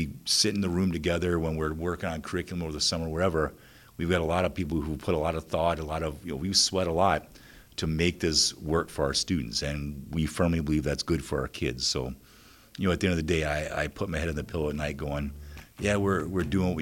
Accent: England, United Kingdom; As much as that pains me to admit as an English guy

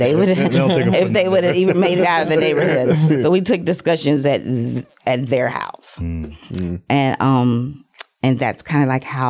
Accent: Kansas City, Missouri, United States; I was raised in Kansas City, Missouri, T.B. Watkins Projects, and seen a lot of tragedy, seen a lot of loss, had a lot of hard times.

